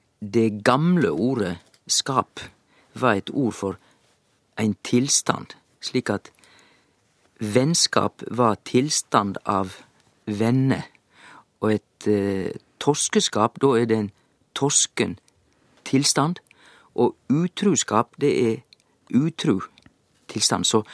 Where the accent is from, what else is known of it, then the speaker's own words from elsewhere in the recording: Hafslo, Vestland, Norway; og jeg er fra Hafslo likevel, så vet jeg at heima så sier ikke vi noe annet eller da si.